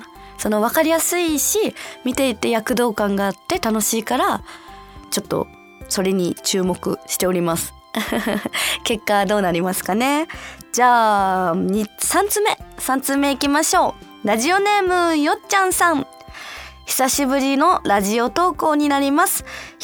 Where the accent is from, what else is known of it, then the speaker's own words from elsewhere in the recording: Okinawa, Japan; 私はさ、沖縄生まれ沖縄育ちで、なんだろうな、冬のスポーツのなんだろう経験がないし、あと親しみもないから